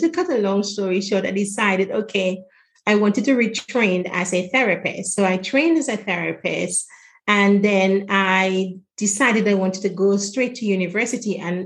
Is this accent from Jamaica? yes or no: no; Grenada; born there; I was born in Grenada. And Grenada is full of spices. So we are a spice island.